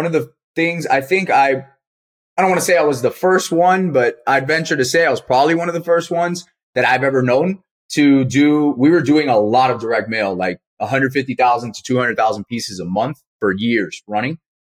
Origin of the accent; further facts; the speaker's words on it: Miami, Florida, United States; first language Spanish; English is a second language; So if it wasn't for obviously being born and raised in Miami, Spanish was my first language